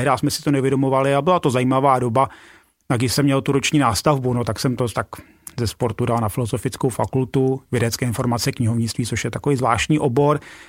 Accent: Havlíčkův Brod, Vysočina Region, Czechia; Já pocházím od Havlíčkova Brodu. Táta byl z vesničky Skuhrov, to je kousíček, ale jeho dědeček ten pocházel z Úsobí, to je zase kousek od Brodu, a jeho táta ten přišel někde od Vamberka.

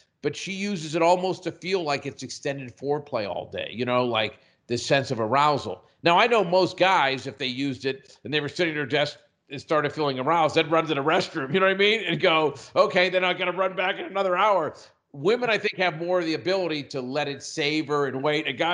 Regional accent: Pittsburgh, Pennsylvania, United States; GNC is a Pittsburgh-based company, and I grew up in Pittsburgh.

